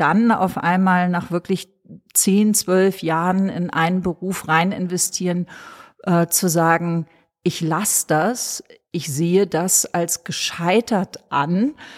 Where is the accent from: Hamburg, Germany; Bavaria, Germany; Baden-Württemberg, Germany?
Hamburg, Germany; Ich bin aus Hamburg, ich habe auch in Hamburg vorher schon Yoga praktiziert